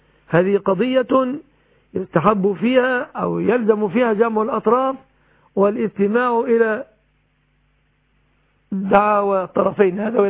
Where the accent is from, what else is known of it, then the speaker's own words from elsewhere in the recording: Egypt; بلادنا مصر